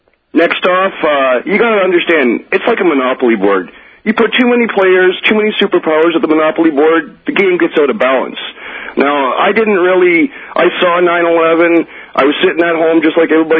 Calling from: Canada; I'm in Canada.

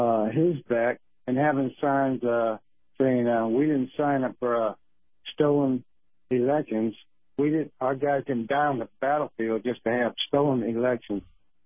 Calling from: South Pasadena, Florida, United States; I'm calling from South Pasadena, Florida.

